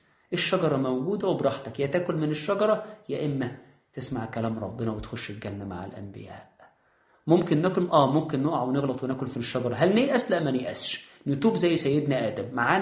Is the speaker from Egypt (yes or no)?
yes; Egypt; إحنا كمصريين